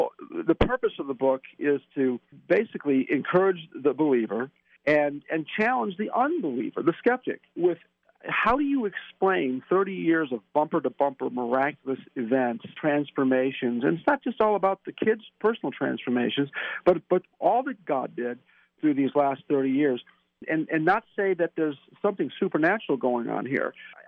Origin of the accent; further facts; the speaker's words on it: Chicago, Illinois, United States; He's from Florida. I was from the Chicago area.